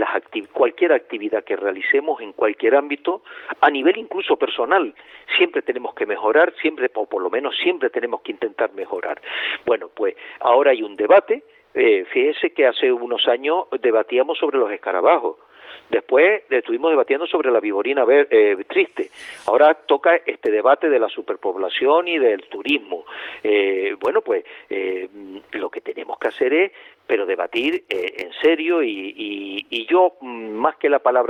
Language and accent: Spanish; Canary Islands, Spain; Y nosotros como canarios lo que tenemos que es que trabajar todos juntos a favor de Canarias